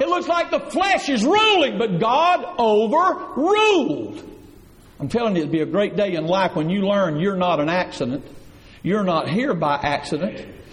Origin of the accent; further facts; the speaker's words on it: Hayhire, Georgia, United States; When I was just a boy, I was raised in Hayhire, Georgia. Just a little town about the size of Ludowice when I was a boy. It's still much like that now, one traffic light town.